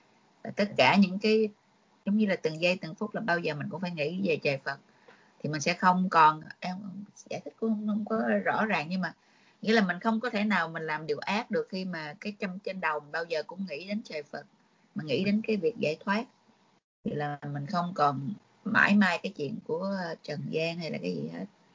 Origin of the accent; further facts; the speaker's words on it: Southern Vietnam, Vietnam; Cũng hiểu, em cũng người Nam.